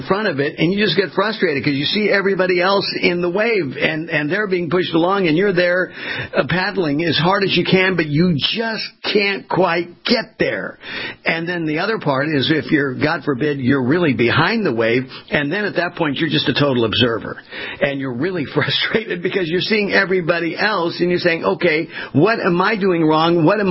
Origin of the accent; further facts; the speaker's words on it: West Coast, United States; Yeah, for me, as I was sharing with you, I grew up on the West Coast.